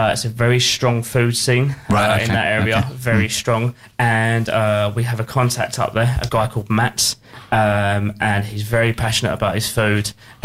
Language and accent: English; Medway, South East England, United Kingdom; moved away; I grew up in Midway, as I said to you guys earlier, but I left when I was younger